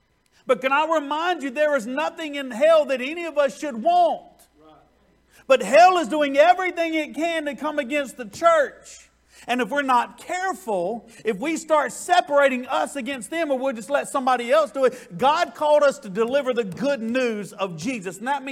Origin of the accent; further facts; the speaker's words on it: Georgia, United States; I'm a South Georgia boy. I'm from the South.